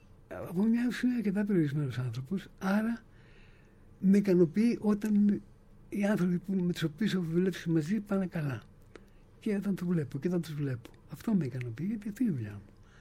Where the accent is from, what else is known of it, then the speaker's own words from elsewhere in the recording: Athens, Attica, Greece; Εγώ έρχομαι από Αθήνα. Και από Λόφους Κουζέ.